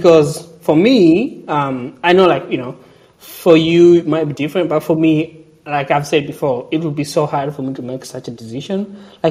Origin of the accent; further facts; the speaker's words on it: Kenya; even for me as a Kenyan, I'll be like, wow, you know, that takes a lot of guts.